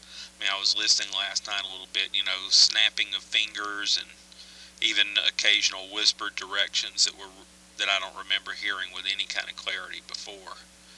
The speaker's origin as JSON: {"language": "English", "region": "the South", "country": "United States", "accent": "southern", "lives_now": "York, United States", "said": "That must have been my southern accent. You misheard me."}